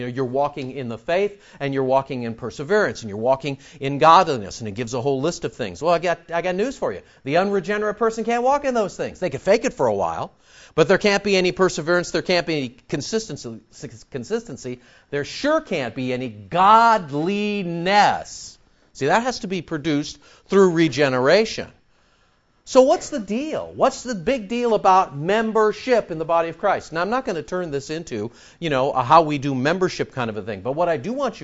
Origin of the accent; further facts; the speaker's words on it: Montebello, California, United States; I made my parents have church at our house when I was growing up in Montebello.